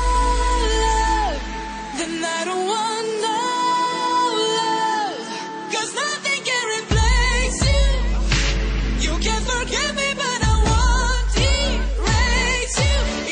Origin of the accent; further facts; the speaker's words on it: San Cristóbal, Táchira, Venezuela; De San Cristóbal, del estado Táchira, que queda al sur oeste del país.